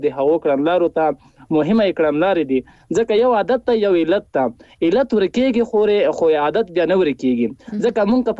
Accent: Ahmadkhel, Paktia, Afghanistan; هم له پکتیا احمد خیر څخه.

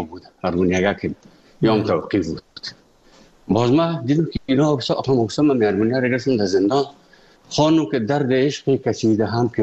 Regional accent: Afghanistan; moved away; also born or lived in Moscow; از افغانستان برامدیم آمدیم سه مسکو 4 سال مسکو

